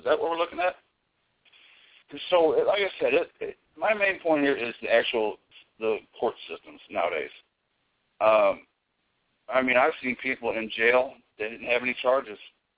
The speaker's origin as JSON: {"language": "English", "country": "United States", "said": "I'm an American. I pledge allegiance to the people of the land."}